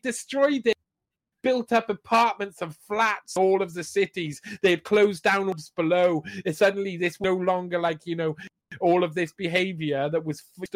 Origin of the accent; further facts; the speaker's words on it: Alaska, United States; I was from Alaska.